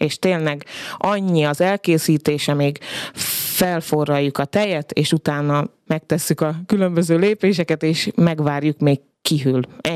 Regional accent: Tataháza, Bács-Kiskun, Hungary; now in Kiskunhalas, Hungary; Tataházi voltam én, Tataházáról jöttem. Csak a férjemmel, a Ferivel találkoztunk, és nagyon rövid idő alatt kiderült, hogy nekem itt a helyem, Kiskunhalason

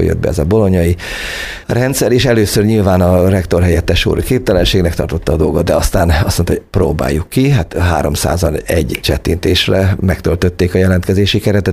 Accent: Orosháza, Békés, Hungary; többek között Orosháza szülővárosomban is

